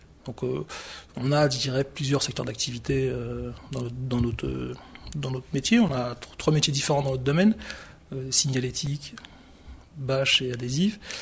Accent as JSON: {"language": "French", "town": "Aubervilliers", "region": "Île-de-France", "country": "France", "said": "ça fait 8 ans que je suis sur le territoire de pleine commune. Je suis parti à Villetaneuse. Je suis revenu à La Courneuve. Je suis originaire d'Aubervilliers, donc encore une commune du territoire."}